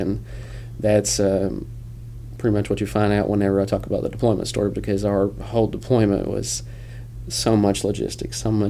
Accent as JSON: {"language": "English", "town": "Danville", "region": "Kentucky", "country": "United States", "tie": "born or raised there", "lives_now": "Midway, United States", "said": "Well, I'm from Danville, Kentucky. That's my hometown."}